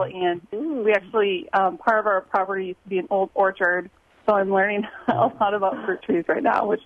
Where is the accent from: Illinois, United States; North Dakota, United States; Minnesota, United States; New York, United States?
Minnesota, United States; moved away; So I'm actually not from this part of the state. I'm actually from Minnesota.